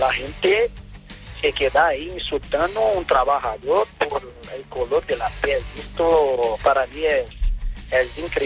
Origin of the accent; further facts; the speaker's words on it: Brazil; Spanish is a second language; now in Spain; yo soy sudamericano, soy brasileño, soy negro, estoy en España trabajando